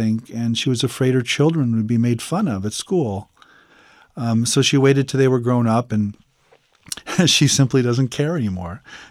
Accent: Nebraska, United States; I mean, I grew up in Nebraska in a farming community.

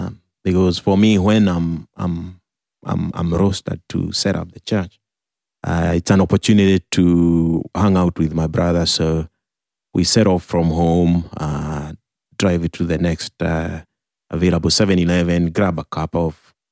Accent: Kenya; born there; I was born in Kenya, which is in the eastern part of Africa.

